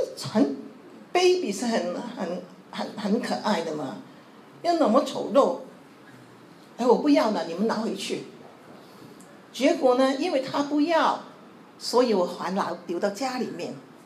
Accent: Chaozhou, Guangdong, China; 好像在我们潮州人里面是很特别的

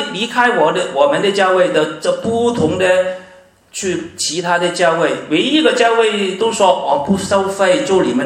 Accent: Guangdong, China; accent: Cantonese; 我们广东话就是翻不倒，找不到回头路

